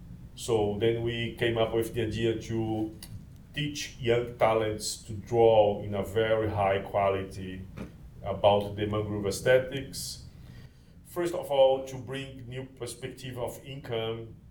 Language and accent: English; Brazil; I'm from Brazil.